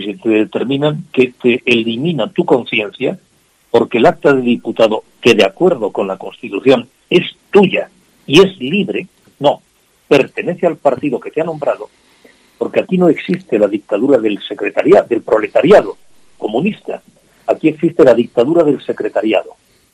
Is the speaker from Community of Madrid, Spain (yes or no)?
no; Catalonia, Spain; yo soy de allí, soy catalán de vida, pues en Cataluña la ciudadanía